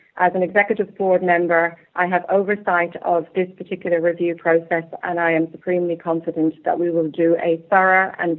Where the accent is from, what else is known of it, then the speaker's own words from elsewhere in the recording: Ireland; As an Irish woman, it's nice to hear you use the word shenanigans